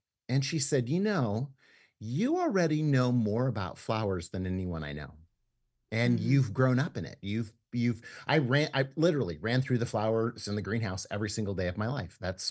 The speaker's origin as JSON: {"language": "English", "town": "Fremont", "region": "Nebraska", "country": "United States", "tie": "born or raised there", "said": "In Fremont, Nebraska."}